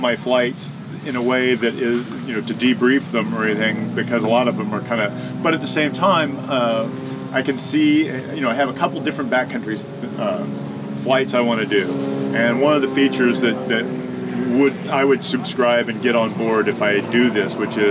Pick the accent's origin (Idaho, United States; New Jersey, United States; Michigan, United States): Idaho, United States; I'm from Idaho. I'm people phobic.